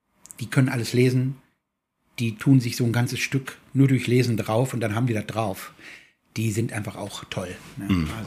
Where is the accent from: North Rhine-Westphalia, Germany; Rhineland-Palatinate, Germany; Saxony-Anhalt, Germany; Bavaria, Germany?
North Rhine-Westphalia, Germany; Duisburg; meine Eltern kamen ja beide aus Bayern, wir sind mitten in Duisburg groß geworden mit bayerisch sprechenden Eltern und bayerischer Musik.